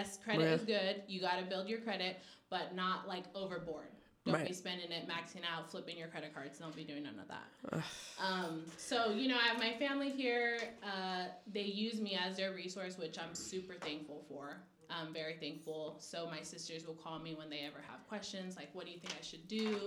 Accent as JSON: {"language": "English", "town": "Napa", "region": "California", "country": "United States", "tie": "born or raised there", "said": "So My background is just growing up in Napa, I ended up renting a room from like one of my uncles at age 16."}